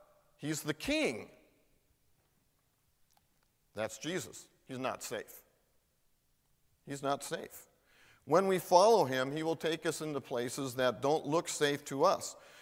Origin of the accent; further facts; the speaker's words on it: California, United States; Now, we're from California. We are all aware of what seismic means.